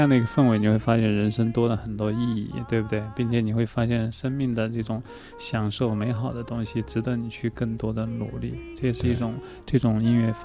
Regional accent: China; 因为毕竟我是一个中国人

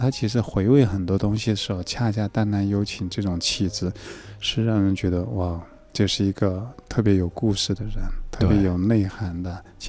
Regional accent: China; 但我想我是中国人呢，我得带去我的母语啊

